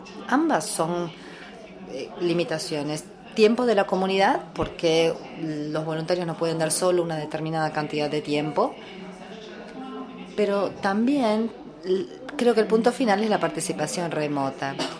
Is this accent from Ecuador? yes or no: no; India; Spanish is a second language; una persona que lo propuso es de India, yo soy de India también